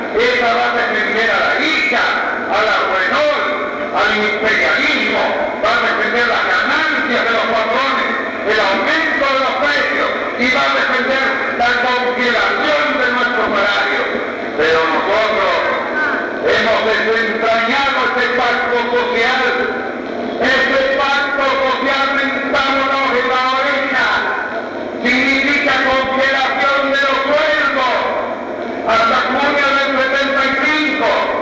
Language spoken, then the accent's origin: Spanish; Argentina; como obreros, como compañeros, como argentinos